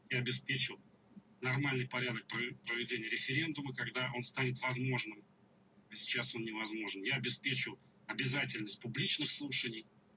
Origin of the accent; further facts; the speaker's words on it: Moscow, Russia; Дорогие москвичи … коренной москвич, единственный из всех кандидатов родился в Москве, хорошо знаю Москву. Родился я на Мещанской улице, потом жил на Сретенке, на Большом Сухаревском, на Народной улице, жил на Ярославском шоссе